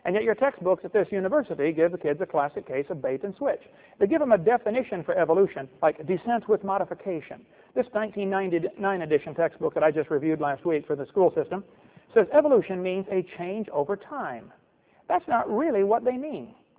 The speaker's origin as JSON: {"language": "English", "region": "Illinois", "country": "United States", "said": "I come from Illinois, corn country. There's all sorts of corn up there, folks."}